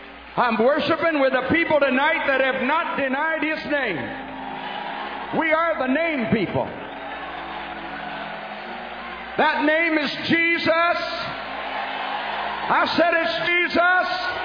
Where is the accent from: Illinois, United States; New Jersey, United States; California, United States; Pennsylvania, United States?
Pennsylvania, United States; Philadelphia; I am a Philadelphian.